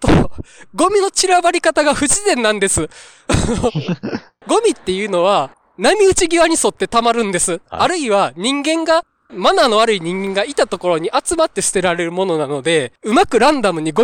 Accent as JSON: {"language": "Japanese", "region": "Hyogo", "country": "Japan", "said": "淡路島出身なんですけど、はい、まあ、淡路島は瀬戸内海最大の島なわけなんですけどね、"}